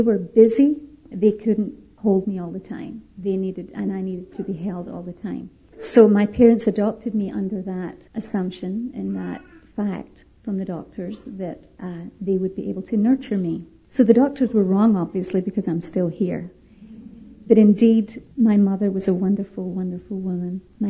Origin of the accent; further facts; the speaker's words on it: Scotland, United Kingdom; born there; accent: American; When I'm in Scotland, my country, they say I have an accent, an American accent. So I'm in between the Atlantic Ocean somewhere. But I was born in Scotland.